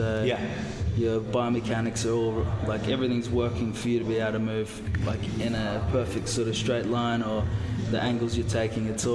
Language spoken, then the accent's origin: English; Gold Coast, Queensland, Australia; I'm from the Gold Coast.